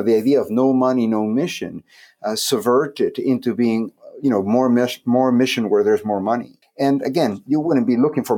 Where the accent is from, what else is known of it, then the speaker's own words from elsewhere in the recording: Peru; I think that if you just go to my home country in Peru